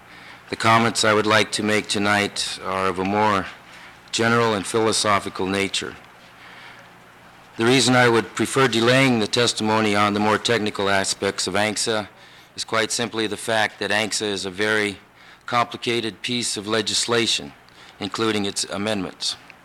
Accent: Barrow, Alaska, United States; I'm from Barrow. I'm a member of the ICC Executive Committee. I represent Alaska along with Oscar Coagley.

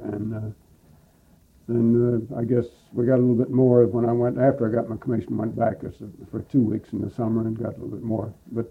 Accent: Harpers Ferry, West Virginia, United States; My home was in Harpers Ferry, West Virginia. I went to West Virginia University and was in the ROTC there

